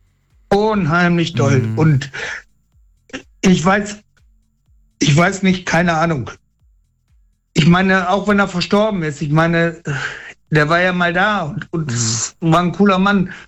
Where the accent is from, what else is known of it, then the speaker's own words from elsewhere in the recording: Osnabrück, Lower Saxony, Germany; Ich meine, ich komme ja aus der Osnabrücke, ne?